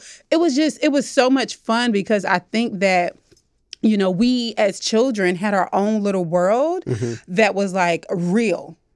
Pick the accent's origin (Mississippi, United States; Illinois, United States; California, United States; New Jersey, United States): New Jersey, United States; Trenton; So I'm from super humble beginnings. Like you mentioned, I'm from Trenton, New Jersey. So that's the capital. So what's up, Trenton?